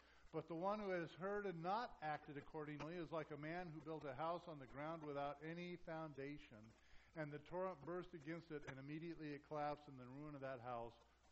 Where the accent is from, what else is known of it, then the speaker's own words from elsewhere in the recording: California, United States; I have family in Southern California. I was raised in Southern California. Ever since I was a kid in Southern California, they've talked about the big one